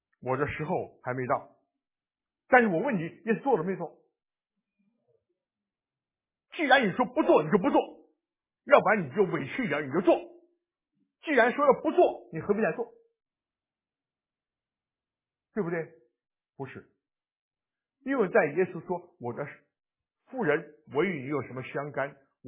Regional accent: Taiwan; 我们小时候在台湾

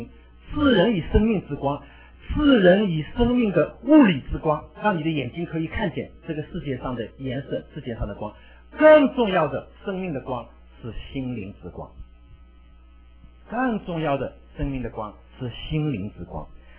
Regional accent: China; 我跟他介绍我是从中国来的

